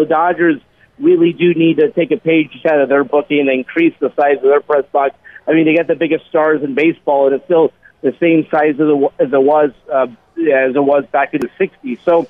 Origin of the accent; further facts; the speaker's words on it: Los Angeles, California, United States; I'm from Los Angeles and I love Los Angeles. It is a transient town.